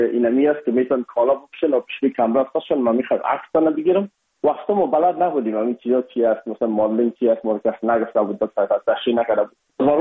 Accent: Afghanistan; now in India; بخصوص ما از افغانستان هستیم یکم یک لهجه و فرق داشت.

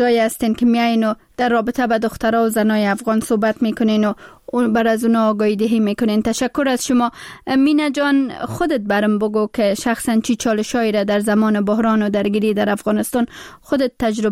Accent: Pakistan; ما هم در ماجرت بزرگ شدیم در پاکستان و در اونجا وقتی که بیس و ماجرت کردم پدر مادرم هم از دست دادم متاسفانه.

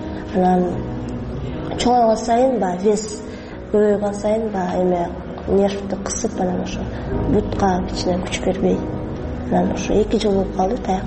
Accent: Bishkek, Kyrgyzstan; 23 жаштамын. Бишкек шаарында туруп өскөм.

